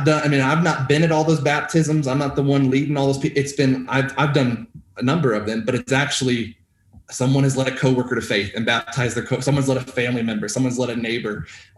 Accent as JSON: {"language": "English", "region": "North Carolina", "country": "United States", "lives_now": "Utah, United States", "said": "So I've been in Utah, May 12th marked 10 years in Utah. And so we came from North Carolina, the Bible Belt."}